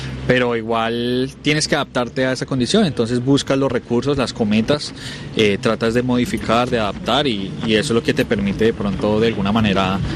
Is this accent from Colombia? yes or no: yes; Colombia; soy selección Colombia para representar al país. Somos 9 colombianos